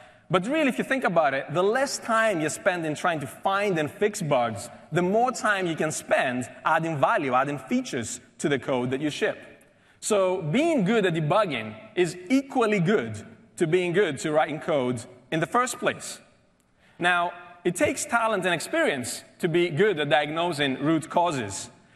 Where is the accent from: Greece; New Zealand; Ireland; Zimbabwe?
Greece; moved away as an adult; also born or lived in United Kingdom; now in Seattle, United States; Originally, I come from Greece. In Europe, and when I was around 20 years old, I moved to the UK, where I spent around 15 years